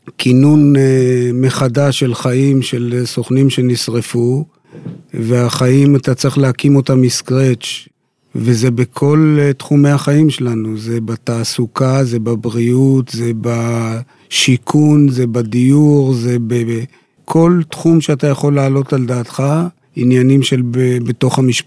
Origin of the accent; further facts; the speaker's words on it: Kiryat Motzkin, Haifa District, Israel; now in Tel Aviv, Israel; חי בתל אביב כבר הרבה שנים, נולדתי וגדלתי בקריות, בקריית מוצקין